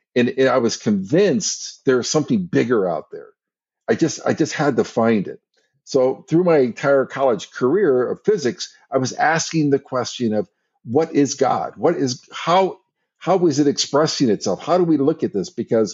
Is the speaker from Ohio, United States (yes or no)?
yes; Ohio, United States; also born or lived in Michigan; Northern Ohio and actually Southern Michigan. So it's sort of Midwestern part of the United States. Very conservative.